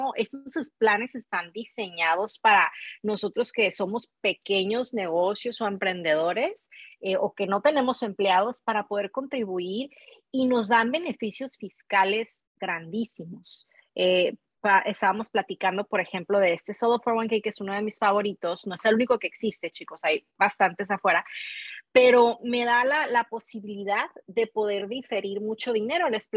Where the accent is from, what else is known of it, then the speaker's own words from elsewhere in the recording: Mexico; yo que vengo de México, no hay tanto allá.